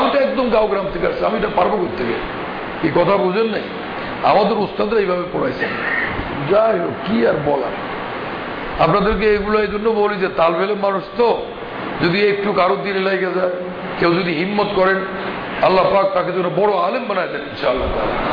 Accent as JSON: {"language": "Bangla", "town": "Barisal", "region": "Barisal Division", "country": "Bangladesh", "said": "আমি গ্রাম দেশ থেকে আসছি বরিশাল মাহমুদিয়া"}